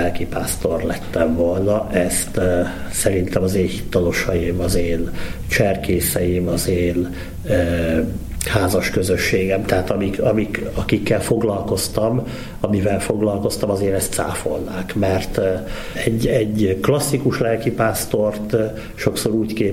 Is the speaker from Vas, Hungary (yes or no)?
yes; Szombathely, Vas, Hungary; born there; 1973-ban születtem Szombathelyen.